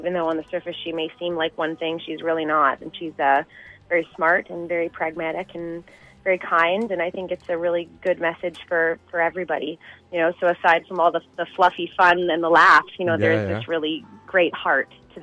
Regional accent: Fort Wayne, Indiana, United States; also born or lived in Canada; now in Vancouver, Canada; I was born in Canada, but I my dad transferred down to the States for work. So I grew up in Indiana, in Fort Wayne, and then I came back to Canada for university.

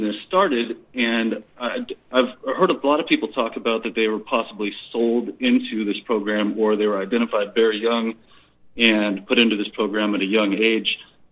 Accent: California, United States; born there; I was born in Atlanta, California, around Edwards Air Force Base.

